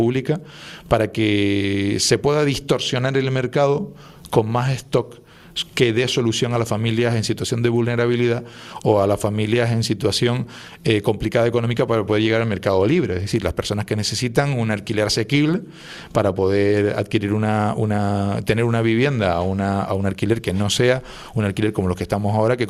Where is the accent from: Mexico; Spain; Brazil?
Spain; Canary Islands; lo que me hizo a mí sentirme más canario y que me gustara defender las cosas de mi tierra